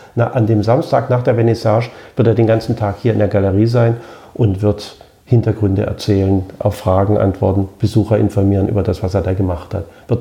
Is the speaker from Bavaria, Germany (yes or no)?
yes; Bavaria, Germany; Wir als Süddeutsche hier im Nürnberger Raum